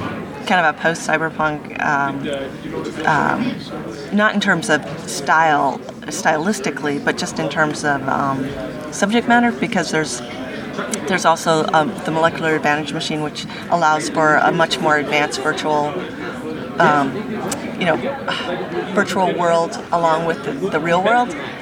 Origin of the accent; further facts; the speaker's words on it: Colorado, United States; I'm originally from Colorado, and Denver is very close to Calgary and how it looks.